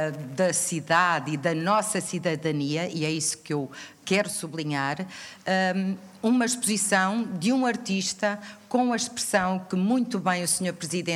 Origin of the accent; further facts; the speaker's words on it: Portugal; nós, enquanto portugueses, temos que estimar, apoiar